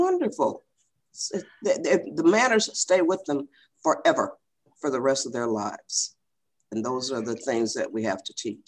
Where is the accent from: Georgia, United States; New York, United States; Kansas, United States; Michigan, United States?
Michigan, United States; now in California, United States; That's just like here in California. We're from Michigan. So in Michigan, soda pop is called pop.